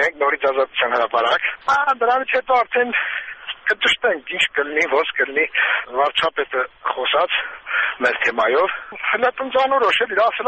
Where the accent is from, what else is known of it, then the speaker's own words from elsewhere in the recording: Yerevan, Armenia; ամոթ մեզ բոլորիս, այդ թվում նաև ինձ, թոշակառու բնիկ երևանցի